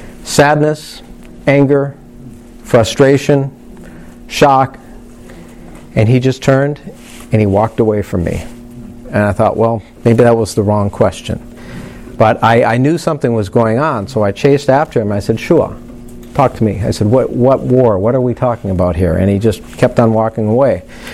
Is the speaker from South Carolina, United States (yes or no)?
no; Cannon Falls, Minnesota, United States; I grew up in Cannon Falls, a rural area. Everywhere I grew up my entire life, it was all just totally white.